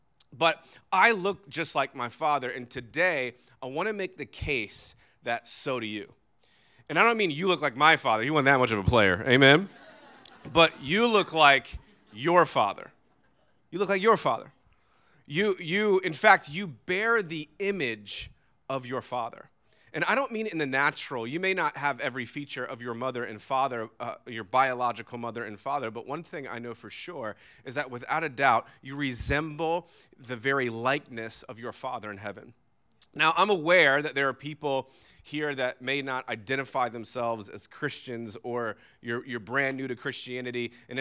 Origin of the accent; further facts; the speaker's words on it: Virginia Beach, Virginia, United States; I grew up in the Bayside area of Virginia Beach. We kind of moved around, went to church and school in Norfolk, but probably from zero to 15 or 16, lived in Virginia Beach